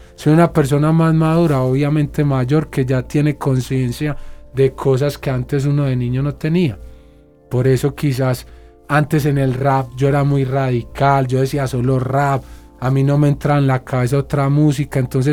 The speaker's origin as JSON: {"language": "Spanish", "town": "Medellín", "region": "Antioquia", "country": "Colombia", "said": "En mi país era, pero ya gracias a Dios yo voy a mi barrio, allá no veo sino artistas, deportistas, eso me hace sentir a mí orgulloso."}